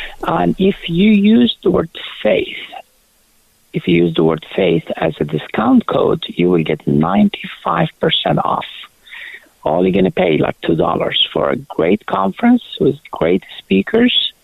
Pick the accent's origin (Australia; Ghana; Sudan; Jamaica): Sudan; I was born in Sudan. I grew up in Sudan